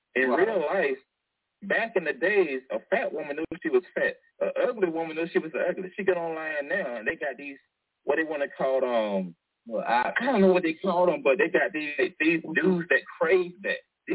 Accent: Atlanta, Georgia, United States; When I'm from Atlanta, I've been in Atlanta most of my life. I'm very local.

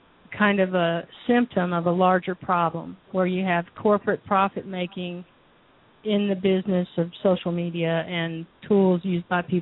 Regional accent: United States; I'm as American or more so as anyone else in this stolen land of the not really free.

